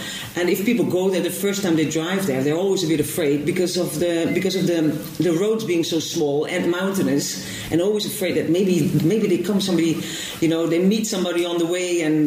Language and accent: English; Netherlands; English is a second language; moved away as an adult; now in Frigiliana, Spain; So I lived there for 7 years, and I really liked living abroad. So not living in where I'm from Holland.